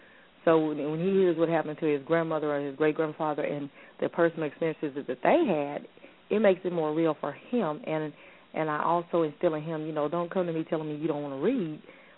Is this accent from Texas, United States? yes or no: yes; Texas, United States; I am born in the South, raised in the South, and I'm still in the South.